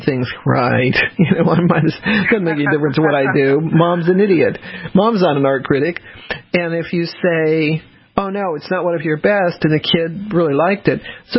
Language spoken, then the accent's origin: English; the South, United States; as many of you know, I'm a Southerner.